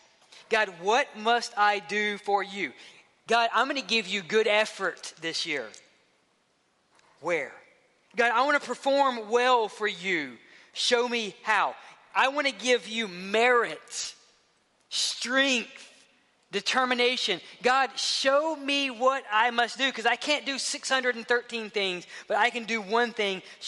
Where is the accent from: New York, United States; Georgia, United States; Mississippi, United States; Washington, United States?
Mississippi, United States; I grew up in Mississippi.